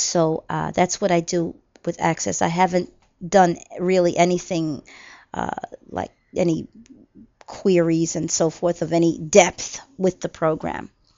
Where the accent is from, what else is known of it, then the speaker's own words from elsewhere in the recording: Texas, United States; now in New York City, United States; I am from Texas originally, but have lived in New York City for now 40 years, which makes me a New Yorker, I believe.